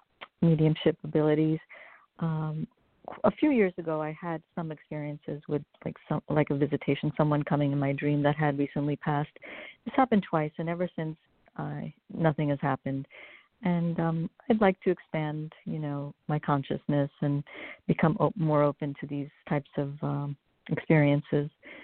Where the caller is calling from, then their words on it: New Jersey, United States; I'm calling from New Jersey.